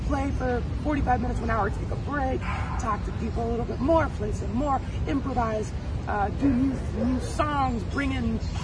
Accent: Puerto Rico; also born or lived in New York; I mean, I was born in New York, but 7 months old, I moved to Puerto Rico.

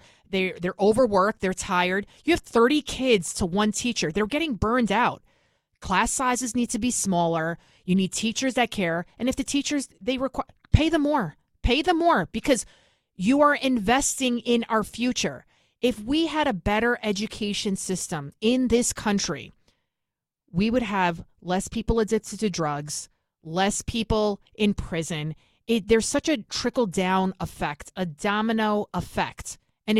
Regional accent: Bronx, New York, United States; now in Westchester County, United States; I'm from the Bronx, born and raised. Now I live in Westchester County, which is a nice suburb outside of New York City. I'm about 20 miles away from Midtown Manhattan.

